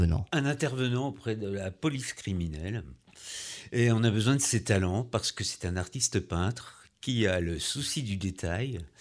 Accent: Brest, Brittany, France; Oui, chez moi, à Brest.

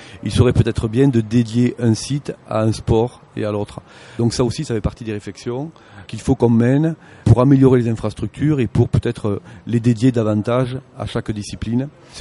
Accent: Occitanie, France; J'ai toujours joué au foot dans le Nord Aveyron, l'Ayol, Uparlac. Voilà, donc un footeux. J'étais supporter du RAF comme tous les Aveyronnais.

